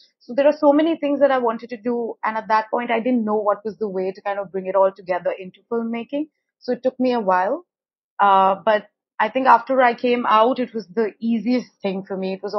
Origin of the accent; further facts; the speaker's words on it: Delhi, India; So for me, I think I grew up in Delhi. Yeah. And it was a very lower middle class kind of high household, you know, with a single parent, my mother, who's a librarian.